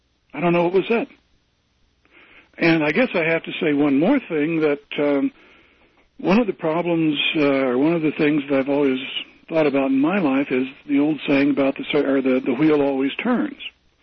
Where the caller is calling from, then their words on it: Colorado Springs, Colorado, United States; Yeah, I'm calling from Chicago Springs down here.